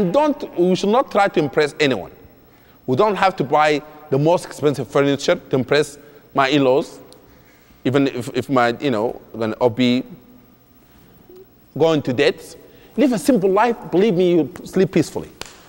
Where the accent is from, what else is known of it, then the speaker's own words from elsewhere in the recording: Sudan; And I did enjoy my vacation with my family, alhamdulillah, when I visit my hometown, Sudan.